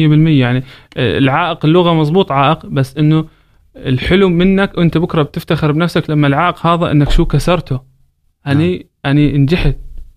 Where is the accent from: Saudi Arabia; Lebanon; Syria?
Syria; now in Germany; أنا هيك، أنا حابب هيك، أنا من سوريا، أنا هيك وضعي